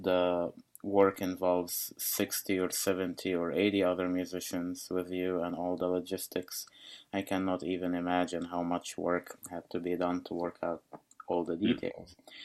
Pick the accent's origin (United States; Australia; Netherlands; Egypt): Egypt; Cairo, Cairo Governorate; As you know, I grew up in Egypt, Cairo, Egypt, and I was born with very special hand conditions and eye conditions.